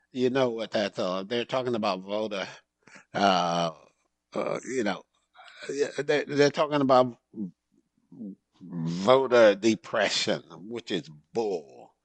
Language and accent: English; Mobile, Alabama, United States; born there; moved away as an adult; Now, I have a lot of relatives in Mobile. I was born in Mobile, although I left when I was a young man.